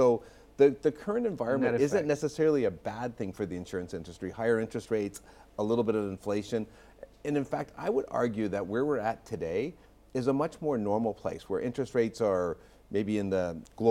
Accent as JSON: {"language": "English", "country": "Canada", "said": "It's actually one of the good things about being Canadian."}